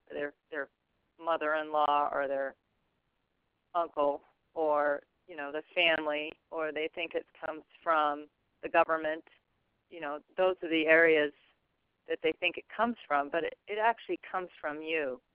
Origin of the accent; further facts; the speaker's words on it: Montana, United States; I grew up in Montana, actually, and I was interested in being an artist.